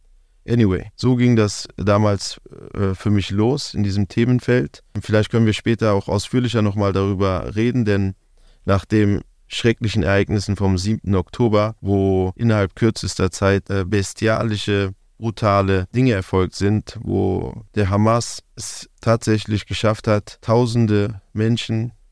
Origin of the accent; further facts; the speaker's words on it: Berlin, Germany; Ich selber bin gebürtiger Berliner. Ich bin in Neukölln geboren und aufgewachsen, bin da zur Schule gegangen. Hab da Fußball gespielt, habe meine gesamte Jugend dort verbracht. Gefühlt bin ich nie aus Neukölln rausgekommen in meiner Jugend.